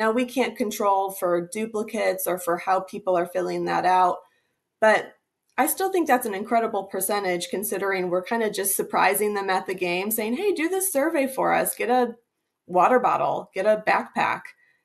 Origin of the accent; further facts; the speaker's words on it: Toledo, Ohio, United States; It's where I went to school to get my bachelor's and to get my master's. I grew up in Toledo